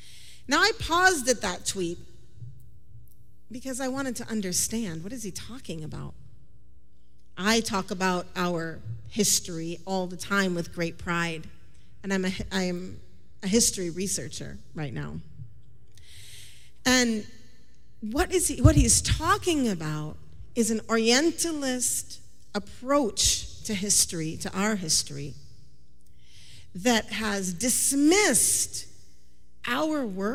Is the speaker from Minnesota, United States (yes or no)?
yes; Minnesota, United States; I'm from Minnesota, so it's cold, we buy a lot of gloves.